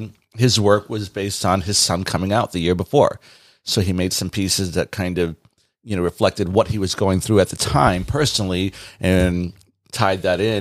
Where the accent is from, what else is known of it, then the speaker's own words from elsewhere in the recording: Bridgeport, Connecticut, United States; There's a slight hint of culture. There's a slight hint of, you know, this whole urban feel of growing up in Bridgeport